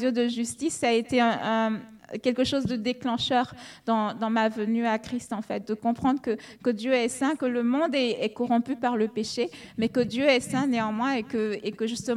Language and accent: French; Benin; Alors, j'ai 35 ans. J'ai 35 ans. Je suis née au Bénin, je suis béninoise. Et je suis née dans une famille qui n'est pas chrétienne, en fait.